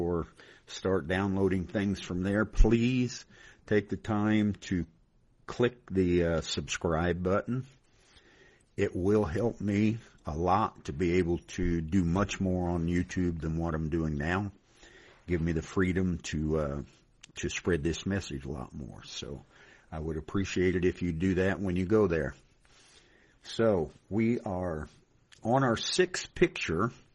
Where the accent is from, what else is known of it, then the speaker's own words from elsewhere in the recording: Dayton, Ohio, United States; And I am from Dayton, Ohio